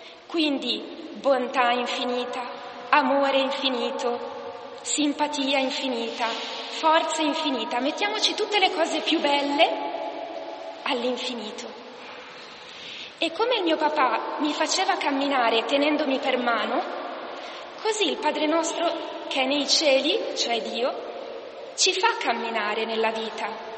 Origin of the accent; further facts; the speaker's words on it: Milan, Lombardy, Italy; camminavo per le strade di Milano, perché sono milanese